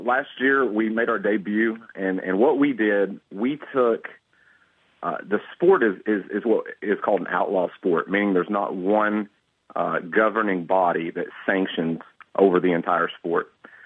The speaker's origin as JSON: {"language": "English", "region": "Kentucky", "country": "United States", "said": "I'm actually from Kentucky. I live a couple hours away from there."}